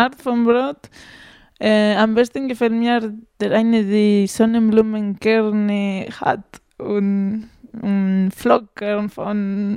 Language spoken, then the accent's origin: German; Spain; German is a second language; now in Germany; Hier geht es alles um Wurst und Fleisch. Und bei uns zu Hause in Spanien ist wichtiger vielleicht Fisch oder auch Bohnen